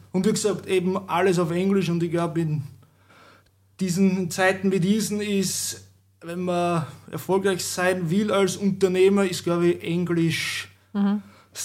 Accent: Rechnitz, Burgenland, Austria; komme eben aus Rechnitz

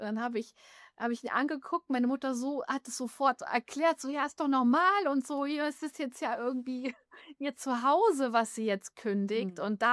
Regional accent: Hamburg, Germany; moved away; zu Hause in Hamburg nochmal war, zu Besuch in meiner alten Heimat.

